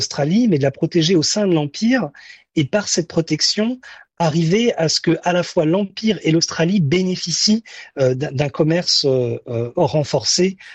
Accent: France; surtout en tant que Français, on pense voilà, un pays est autonome et souverain.

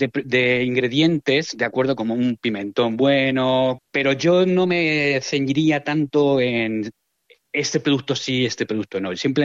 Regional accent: Madrid, Community of Madrid, Spain; yo no soy valenciano, yo soy de Madrid

